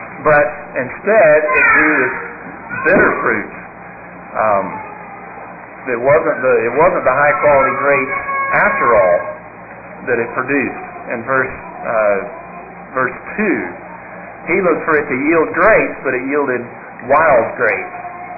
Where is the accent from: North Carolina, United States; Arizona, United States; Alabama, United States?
Alabama, United States; when I was a boy growing up in Alabama, about the middle of summer, we would have, or maybe it was late summer, we would have peaches.